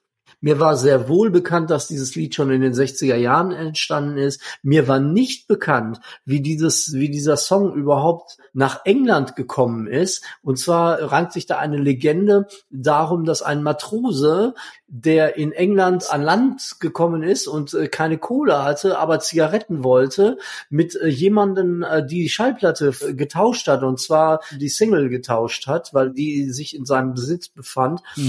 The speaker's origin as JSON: {"language": "German", "town": "Gelsenkirchen", "region": "North Rhine-Westphalia", "country": "Germany", "said": "ich komme aus Gelsenkirchen, da nennt man sowas Prostitution"}